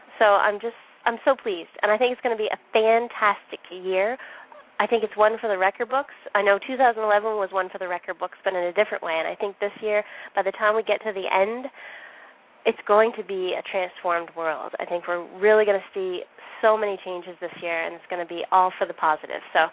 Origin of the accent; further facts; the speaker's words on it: the Maritimes, Canada; now in Calgary, Canada; because I'm living in Calgary, and I'm actually from the Maritimes, the East Coast